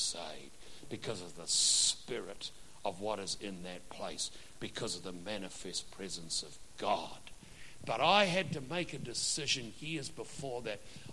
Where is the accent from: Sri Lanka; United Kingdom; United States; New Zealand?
New Zealand; I said I'm a pastor from New Zealand, I'd like to sit up the front.